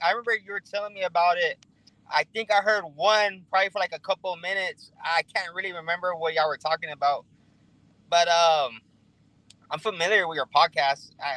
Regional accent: Texas, United States; I used to work there a couple of years ago, but I'm back in my hometown area, South Texas.

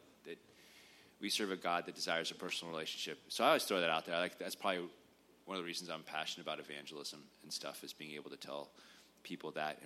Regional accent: San Antonio, Texas, United States; I grew up here in San Antonio. Was born shortly after my parents moved here, courtesy of Uncle Sam with the Army.

